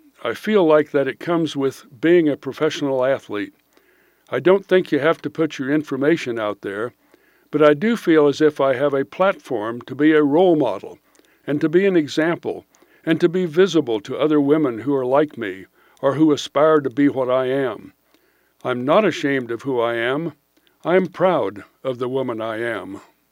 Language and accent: English; Washington, United States; I came from Washington State, and I never knew how much I was affected by the sun until I got here.